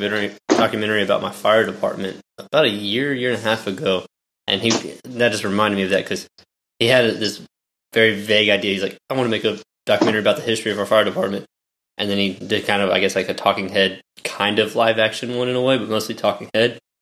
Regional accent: Austin, Texas, United States; I'm originally from Austin, so that, like, some of it looked, it kind of looked familiar at some parts

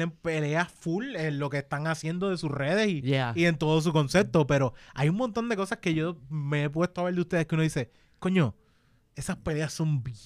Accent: Cagua, Aragua, Venezuela; pues yo soy de Cagua.

